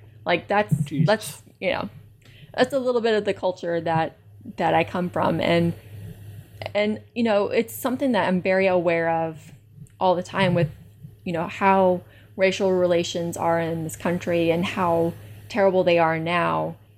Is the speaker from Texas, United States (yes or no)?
yes; Texas, United States; also born or lived in California / Arkansas; With the exception of a 3-year stint out in California as my childhood, I grew up in Texas and in Arkansas.